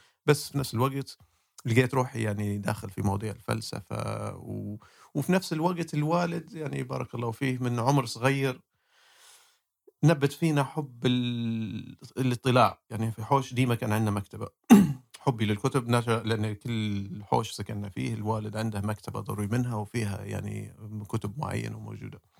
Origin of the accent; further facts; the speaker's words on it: Libya; also born or lived in Tripoli / Misrata / Benghazi; انا طبعا انا ليبي والدي جدي من مصراتة، والدي مولود بنغازي، أنا مولود في طرابلس وعشت في مصراتة وعشت في طرابلس ودرست بنغازي وبعتلي رجعت. وقبلها كنا عايشين برا ليبيا. أنا رجعت ليبيا